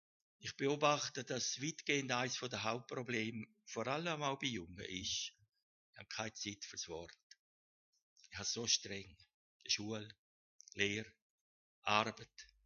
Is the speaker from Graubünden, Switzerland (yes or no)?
yes; Maienfeld, Graubünden, Switzerland; Wir sind ja in Maienfeld aufgewachsen und Graubünden hat hier noch Autoverbot gehabt.